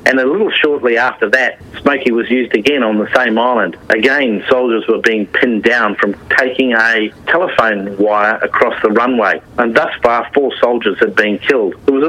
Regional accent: Queensland, Australia; for me being a Queenslander too

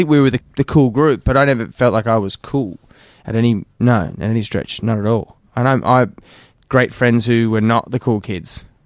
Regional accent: Glen Waverley, Victoria, Australia; Yeah, I grew up here. I grew up in Glen Waverley, not in the city. And in fact, didn't really know a lot about the city at all. But yeah, I grew up in the sheltered southeastern suburbs of Melbourne.

